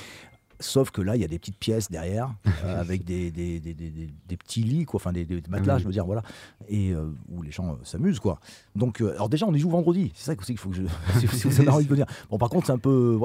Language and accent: French; Die, Auvergne-Rhône-Alpes, France; born there; comme moi, je suis né à